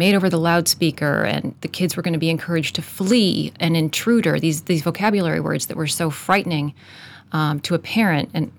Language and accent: English; Boston, Massachusetts, United States; moved away as an adult; now in Dublin, Ireland; Well, I'm an American. I'm just recently moved to Dublin with my family, my two daughters and my husband, for my husband's job. We are from Boston, where every Irish person is a celebrity.